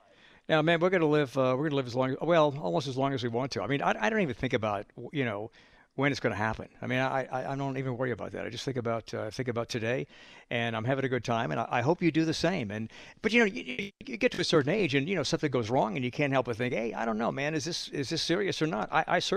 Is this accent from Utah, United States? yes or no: no; New Orleans, Louisiana, United States; And the guy goes, hey, where are you from? I said, I'm from New Orleans.